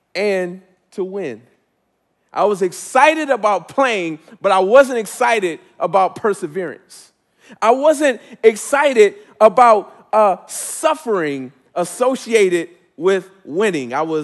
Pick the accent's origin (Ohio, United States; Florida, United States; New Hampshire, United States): Florida, United States; Miami; I lived down the street or about a block and a half from Richmond Park, where I grew up in Miami, Florida